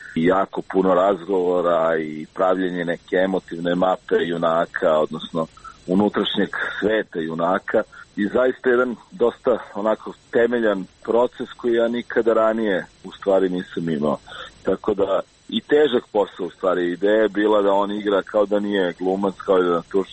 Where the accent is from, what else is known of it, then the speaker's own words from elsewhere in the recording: Belgrade, Serbia; jer ja sam rođen u Beogradu i odrastao u Beogradu. Tražeći lokacije za film, otkrivao sam nekako svoju sopstvenu zemlju